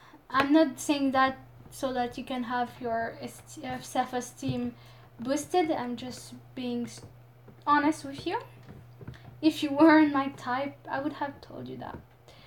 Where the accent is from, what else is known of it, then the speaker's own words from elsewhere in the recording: France; accent: French; English is a second language; You know, I actually don't really like my French accent. I always say that to my friends.